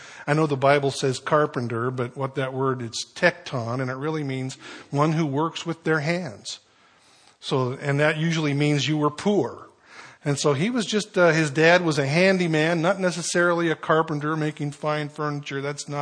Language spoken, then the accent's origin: English; Pacific Northwest, United States; You know, we're from the Northwest. We grew up, we have webbed feet, and you call this rain.